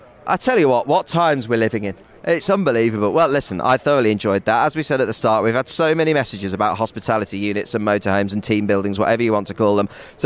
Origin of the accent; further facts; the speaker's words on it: England, United Kingdom; Despite being an Englishman, but I'm about to marry a Scotsman. So I'm about to consider myself an adoptive Scotsman.